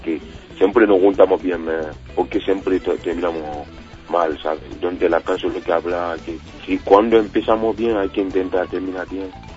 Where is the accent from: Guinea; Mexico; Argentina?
Guinea; Spanish is a second language; de Guinea Conakry.